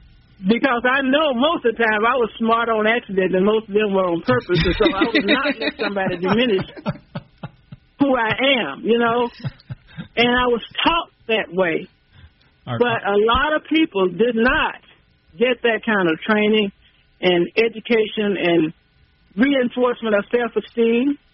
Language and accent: English; Texas, United States; I'm a 72-year-old black woman, born and raised in Texas, and had parents who always made us know who we were